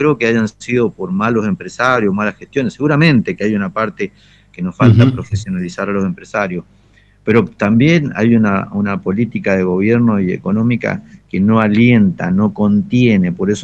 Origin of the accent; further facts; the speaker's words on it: Argentina; no nos podemos concebir como argentinos